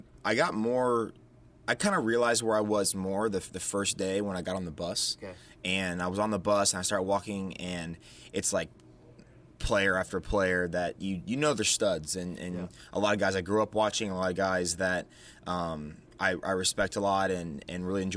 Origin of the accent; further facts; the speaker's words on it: Tampa, Florida, United States; Well, I'm from Tampa, Florida originally